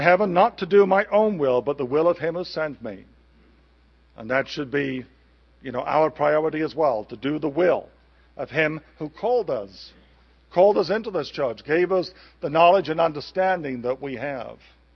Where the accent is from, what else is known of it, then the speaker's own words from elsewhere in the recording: England, United Kingdom; And in England, you know, right now there's a recession on, and the average income where I come from is about $16,000 a year